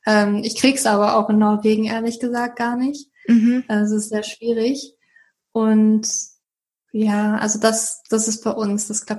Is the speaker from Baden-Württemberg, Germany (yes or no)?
no; Berlin, Germany; Aber ich bin doch schon immer relativ viel auch in Berlin gewesen, da wo ich herkomme und habe Familie und Freunde besucht